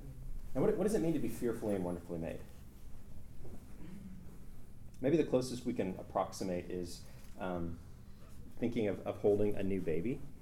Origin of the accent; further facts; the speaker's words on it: Canada; being a Canadian, I just think they're funny and hilarious